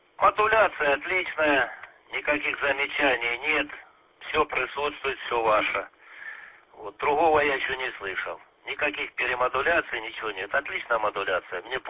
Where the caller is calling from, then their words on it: Shumerlya, Chuvashia, Russia; Шумерли, Чувашия.